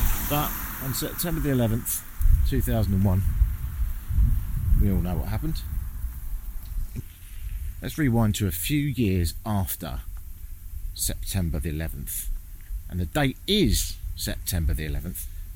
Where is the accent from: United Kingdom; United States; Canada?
United Kingdom; Brighton, South East England; And I'm not from London. I'm from Brighton, which is pretty friendly.